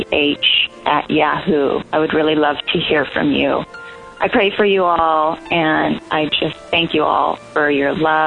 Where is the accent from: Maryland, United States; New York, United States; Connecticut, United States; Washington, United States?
Washington, United States; Seattle; I'm from Seattle, and I've been a listener now for about a year.